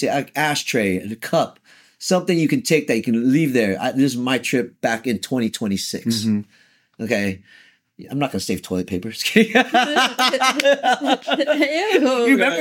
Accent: Vietnam; I'm from Vietnam because I was born in Vietnam.

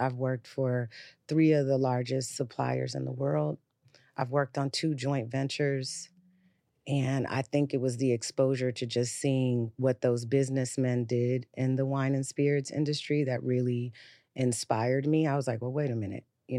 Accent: San Francisco, California, United States; also born or lived in New York; I was born in New York. Okay. I was raised in the Bay Area. There we go. I really like to say I grew up in San Francisco. I got my muscle from Oakland.

